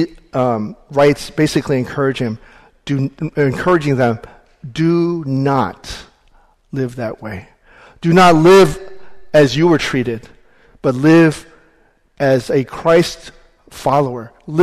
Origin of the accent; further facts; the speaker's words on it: the South, United States; Now, I grew up in the South, so in American, I guess they call it folklore, they have the Hatfields and the McCoys, right?